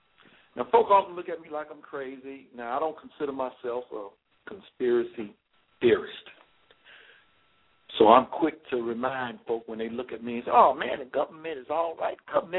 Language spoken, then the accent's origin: English; Atlanta, Georgia, United States; Well, I was raised in Southwest Atlanta, a little place called Adamsville.